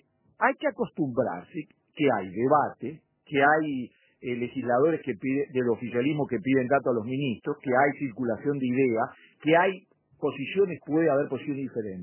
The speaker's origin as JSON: {"language": "Spanish", "country": "Uruguay", "said": "porque creo que es parte de nuestra identidad como uruguayos."}